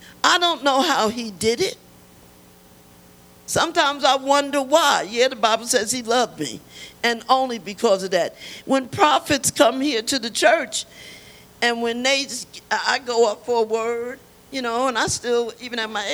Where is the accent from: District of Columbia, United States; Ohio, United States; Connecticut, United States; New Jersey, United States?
New Jersey, United States; Newark; I'm from Newark, okay? And so I do have a ghetto conversation.